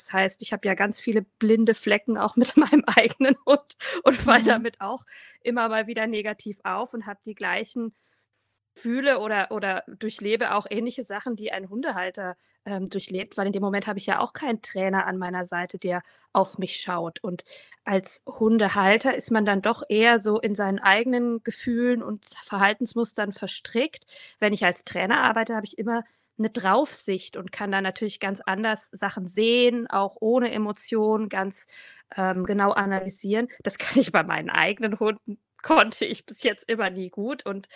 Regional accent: Erlangen, Bavaria, Germany; ich komme aus Erlangen, aus Franken, lebe dort mit meinem Mann, meinem Sohn und meiner Drahthaarwischlerhündin Lotta.

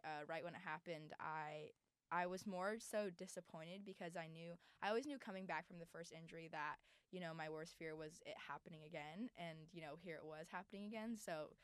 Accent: Los Angeles, California, United States; I am an LA native. I'm from Los Angeles, so that has been my team growing up.

